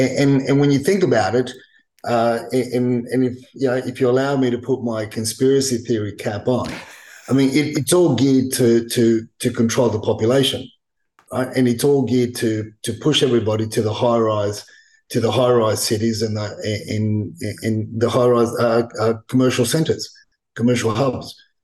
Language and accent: English; Sydney, New South Wales, Australia; Growing up in Sydney, looking at what they're doing